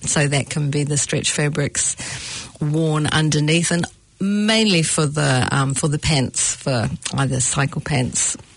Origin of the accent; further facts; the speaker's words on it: New Zealand; we come from New Zealand where we produce the sheep, the wool.